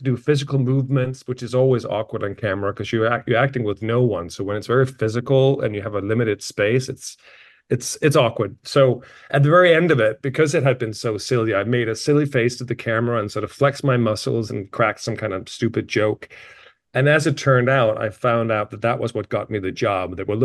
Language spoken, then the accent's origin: English; Denmark; As you correctly said, born and raised in Denmark, but always grew up in a sort of creative family.